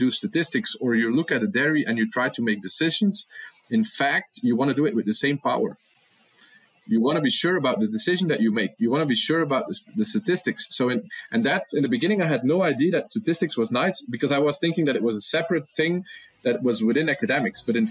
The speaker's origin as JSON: {"language": "English", "region": "Flanders", "country": "Belgium", "tie": "born or raised there", "moved": "yes", "lives_now": "United States", "said": "I grew up on the other side of the ocean. I grew up in Europe a small town in the Flemish part of Belgium."}